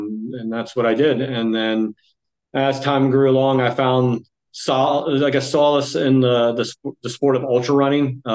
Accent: Virginia, United States; Yeah. So I grew up here in Virginia, pretty much my whole life.

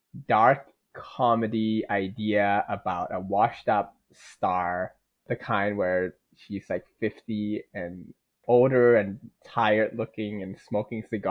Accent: Thailand; growing up in Thailand as a boy, eventually I hit an age.

